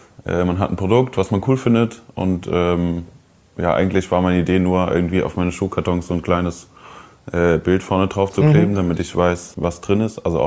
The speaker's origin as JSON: {"language": "German", "town": "Koblenz", "region": "Rhineland-Palatinate", "country": "Germany", "tie": "born or raised there", "said": "Also ich habe früher noch in meiner Heimatstadt Koblenz gewohnt."}